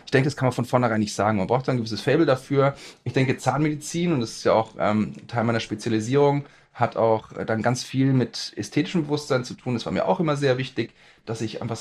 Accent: Erlangen, Bavaria, Germany; now in Nuremberg, Germany; bin geboren in Erlangen, bin dort zur Schule gegangen, habe da auch studiert.

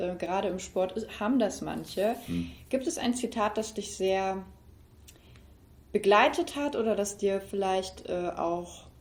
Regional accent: Bavaria, Germany; now in Berlin, Germany; ich komme ja aus Bayern.

